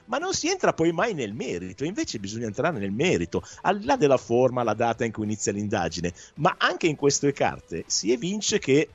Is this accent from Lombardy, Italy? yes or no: no; Verbicaro, Calabria, Italy; La prima volta l'ho visto giocare in un amichevole tra Cosenza e Verbicaro, il mio paese, insieme a Urban.